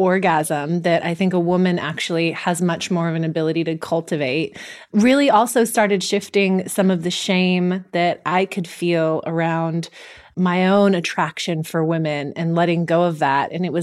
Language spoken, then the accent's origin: English; California, United States; I think growing up in the Bay Area, I have less of that because I've seen it throughout my whole life